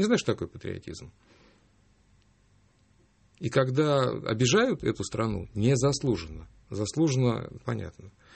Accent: Moscow, Russia; За то, что я здесь родился, за то, что, я не знаю, такая... Я вообще люблю город Москву. Я москвич. Такой, знаешь, такой радикальный москвич.

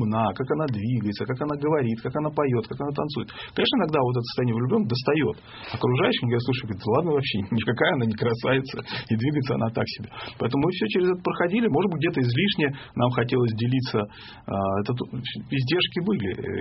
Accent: Northern Kazakhstan, Kazakhstan; я вырос в Северном Казахстане. Это все-таки немножко... Ну, это совсем не Москва. И это немножко другая... Это немножко другая жизнь, тоже в Советском Союзе, но вот она не совсем такая, как, допустим, в Москве или там даже в Центральной России.

